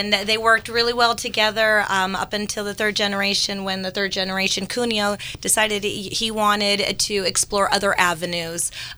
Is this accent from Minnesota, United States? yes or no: no; Dry Creek Valley, California, United States; I grew up in the Dry Creek Valley. Both my parents were in the industry.